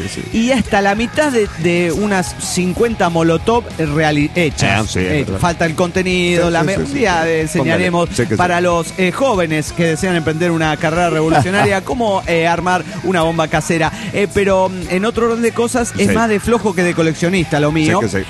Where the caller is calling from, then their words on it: State of Mexico, Mexico; del Estado de México.